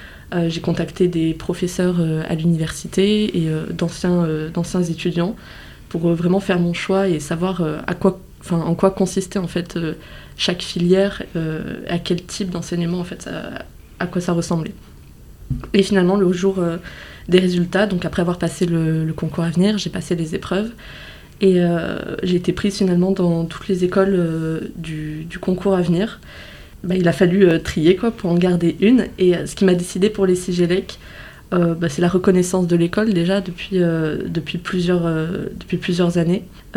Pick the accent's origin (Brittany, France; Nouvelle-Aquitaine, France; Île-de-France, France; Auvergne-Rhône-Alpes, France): Nouvelle-Aquitaine, France; Pau; je viens de Pau dans le Béarn. J'étais au lycée Louis Barthou.